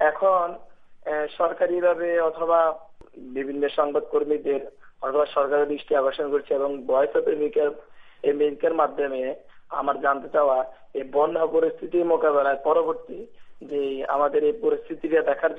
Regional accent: Chittagong Division, Bangladesh; গ্রাম গান্ধাসি, ডাকঘর বাঙ্গর দাবাজার, থানা নাঙ্গলকোট, জেলা কুমিল্লা। আমার বাড়ি হচ্ছে ডাকাতিয়া নদীর পারে আমার বসবাস।

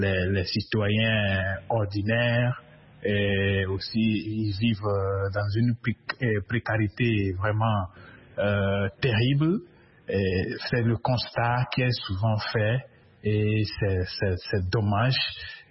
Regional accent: Togo; c'est un sujet très préoccupant chez nous en Afrique et plus particulièrement au Togo.

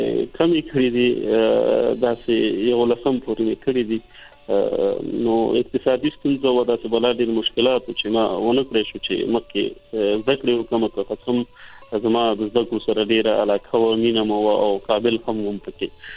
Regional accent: Nangarhar, Afghanistan; now in Kohat, Pakistan; زه د افغانستان د ننګرهار ولایت یم، خاص کمینه دی بالا ولسوالۍ، اوس مهال په کوزه پښتونخوا کې په کوهار کې ژوند کوم.

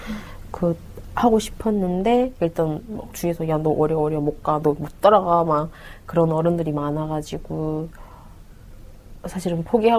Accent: North Korea; now in South Korea; 너무 촌스럽고 북한에서 온 티도 났고 모든 게 딱 북한에서 바로 딱 옮겨놓은 아이니까

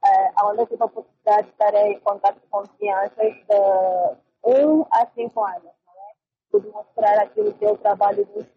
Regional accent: Angola

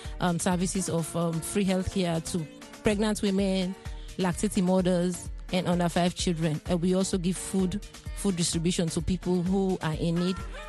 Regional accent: Sierra Leone; now in United States; growing up in Sierra Leone, I saw the desperate need for the health sector. So when I came in the U.S., my focus was to help my people back in Sierra Leone.

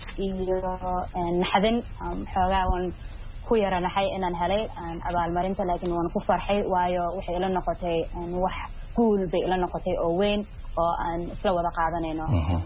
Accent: United States; maadaama aan Soomaali ahay Mareykanna aan ku dhashay oo ku soo koray

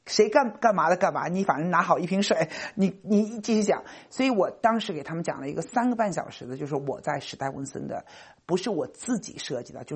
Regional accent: China; moved away as an adult; now in New York, United States; 我是骨子里是中国来的，这是改也改不掉的，对不对？咱们这个毕竟是土生土长的中国人哈，但是呢在美国生活了30多年

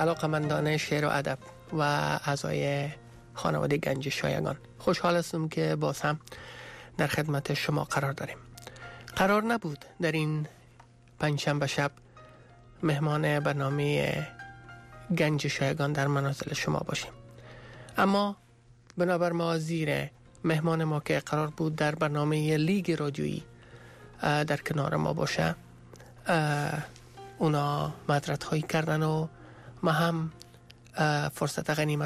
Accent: Afghanistan; moved away; از روزی که از افغانستان آمدیم

